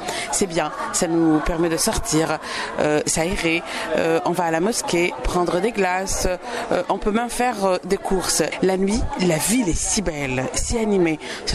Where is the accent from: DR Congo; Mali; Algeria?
Algeria; Sétif, Sétif Province; Moi, je suis de Sétif.